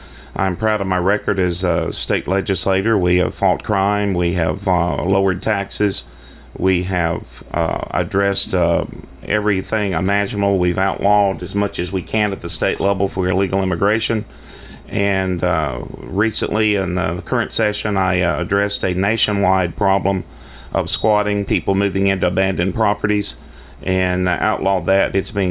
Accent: Murfreesboro, Tennessee, United States; I first moved to Rutherford County when I was 7 years old, and I grew up here in Murfreesboro in Smyrna, and I've been a part of the community for a long time.

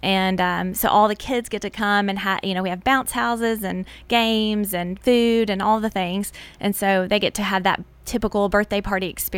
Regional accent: Murfreesboro, Tennessee, United States; Nathan and I grew up in Murfreesboro, went to Blackman High School.

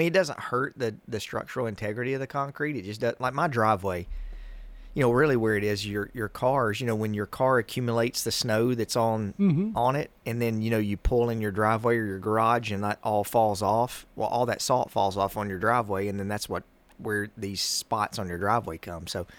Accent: Monteagle, Tennessee, United States; Well, you know, I'm from Monteagle. So

